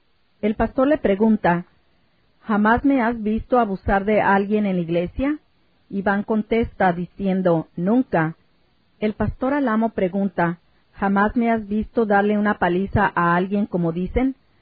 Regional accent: New York, United States; also born or lived in Puerto Rico; Soy de Nueva York, pero nací en Puerto Rico.

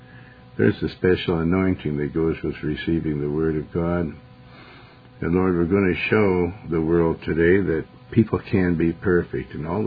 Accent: Montana, United States; also born or lived in Joplin, Missouri; Everybody thinks I'm from New York, but I'm not. I was raised, born in Missouri, Joplin, Missouri, and raised in Montana.

